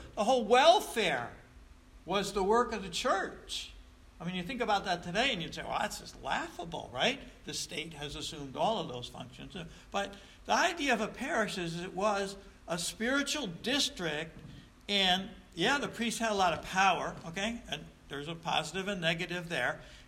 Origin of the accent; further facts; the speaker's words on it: Troy, New York, United States; I grew up in South Troy, and heavily Roman Catholic. I knew one person who was Protestant my whole growing up years.